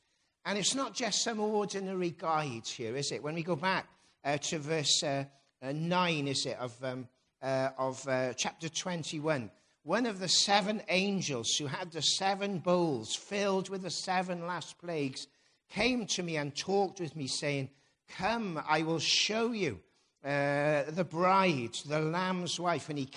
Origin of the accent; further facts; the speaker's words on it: Newport, Wales, United Kingdom; I grew up in Newport. Nearly every day, I walked past the Usk. I crossed the bridge, perhaps, or I walked past the castle and I looked at the River Usk.